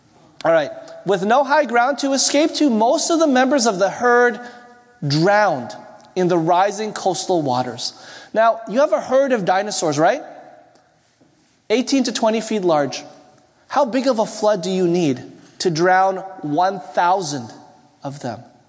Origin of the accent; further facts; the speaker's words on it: Canada; Sorry, I'm Canadian.